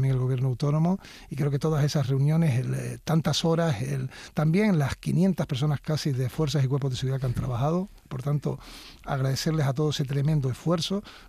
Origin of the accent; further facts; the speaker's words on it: Canary Islands, Spain; Soy canario y lógicamente entiendo la preocupación, la zozobra, el miedo.